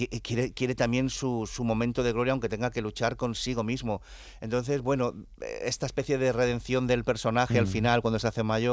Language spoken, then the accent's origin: Spanish; Barcelona, Catalonia, Spain; Cuando era pequeño en mi barrio, en Barcelona, me grabaron un grupo de los progres de la época y de ahí salió un documental, ¿no?